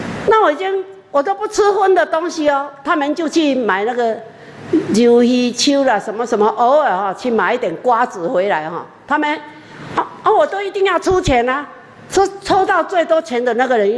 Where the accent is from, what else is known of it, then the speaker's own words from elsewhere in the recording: Taiwan; 我说我道道地地的台湾人。